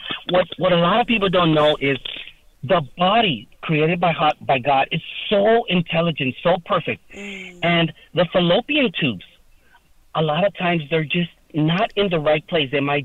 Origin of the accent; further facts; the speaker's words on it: Mexico; very traditional in like third world countries like Mexico, China. I'm from Mexico.